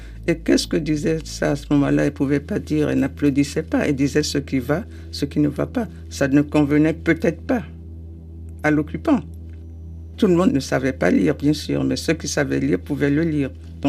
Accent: Porto-Novo, Ouémé, Benin; born there; Je suis née à Porte-Nouveau.

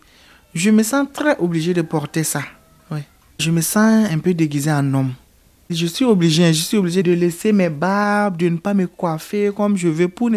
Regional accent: Bobo-Dioulasso, Hauts-Bassins, Burkina Faso; Je suis burkinabé, précisément à Bobo-Dioulasso.

